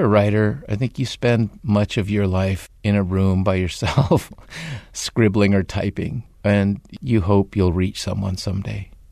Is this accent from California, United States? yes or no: yes; San Diego, California, United States; also born or lived in Tijuana, Mexico; You know, I was born in Tijuana. I grew up in San Diego. I worked with the mission group in the Tijuana garbage dump.